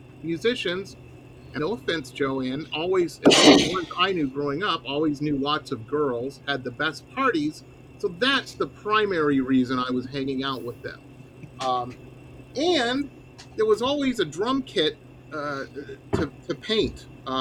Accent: Detroit, Michigan, United States; I grew up in Detroit back in the 80s, a long time ago, when they were closing all the factories and whatnot.

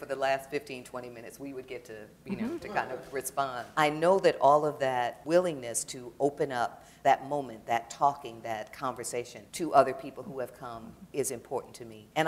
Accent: Detroit, Michigan, United States; I grew up in Detroit.

